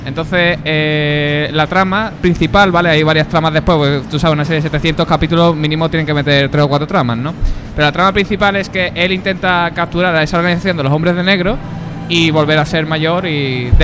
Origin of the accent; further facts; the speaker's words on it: Mairena del Aljarafe, Andalusia, Spain; De pueblo, de Mairena del Aljarafe.